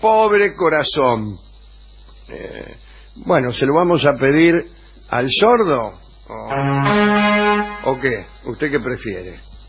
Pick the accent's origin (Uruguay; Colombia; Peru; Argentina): Argentina; Tucumán; now in La Plata, Argentina; soy tucumano. Vivo en La Plata